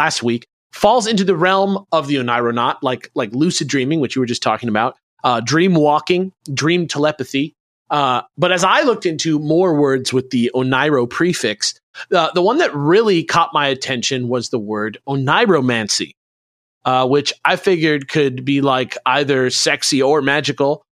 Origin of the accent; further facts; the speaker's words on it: California, United States; I'm from California, so I really know.